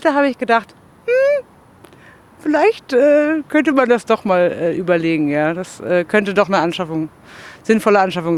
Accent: Cologne, North Rhine-Westphalia, Germany; ich komme aus Köln und bei uns gibt es keinen Sand irgendwie.

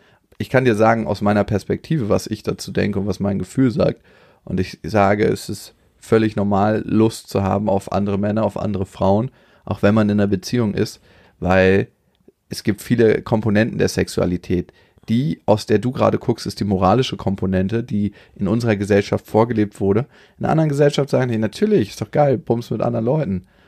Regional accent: Germany; accent: German; Ich habe ja auch so einen richtig krassen German Accent, wenn ich spreche.

